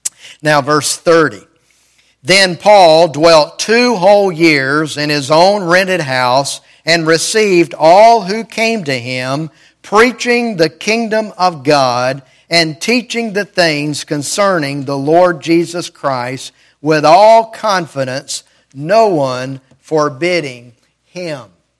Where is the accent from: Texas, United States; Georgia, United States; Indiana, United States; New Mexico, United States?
Georgia, United States; Rome; By the way, did you know that I grew up in Rome? Rome, Georgia